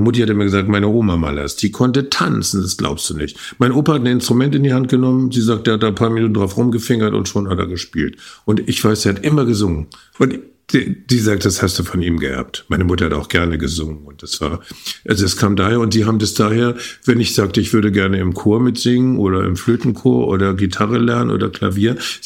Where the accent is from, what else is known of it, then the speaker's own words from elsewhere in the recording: Börnsen, Schleswig-Holstein, Germany; Ich komme aus Börnsen. Börnsen ist eigentlich ein dänischer Name, ist aber unten an der Elbe. Wir liegen in der Geest, das heißt erhöht. Wir liegen eigentlich am Ufer des Urstromtals der Elbe.